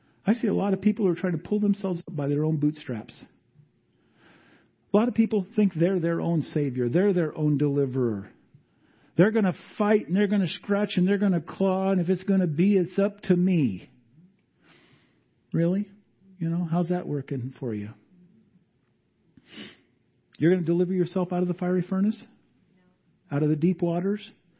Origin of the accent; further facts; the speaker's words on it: Montana, United States; we grew up in the Bitterroot Valley of Montana, and it seemed like winter was like 11 months long.